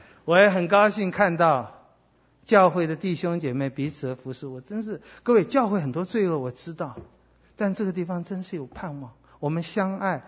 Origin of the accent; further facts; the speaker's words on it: China; 我们现在在地上，尤其我们中国人，我们希望有安全感